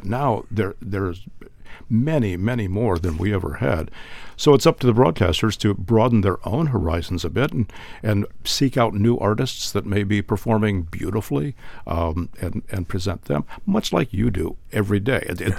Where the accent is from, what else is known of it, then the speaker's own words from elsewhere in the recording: Maumee, Ohio, United States; growing up in Maumee and graduating from Maumee High School and loving classical music and then going away to school and getting a music degree and then a second music degree